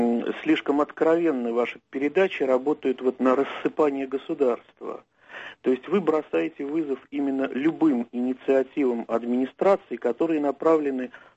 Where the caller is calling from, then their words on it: Moscow, Russia; Я из Москвы